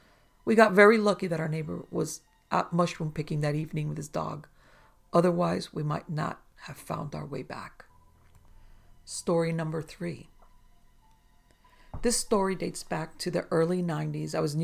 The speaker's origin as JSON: {"language": "English", "region": "Tennessee", "country": "United States", "tie": "born or raised there", "said": "I grew up on the Tennessee-Alabama-Georgia border west of Chattanooga. Not in the sticks, but definitely a rural area."}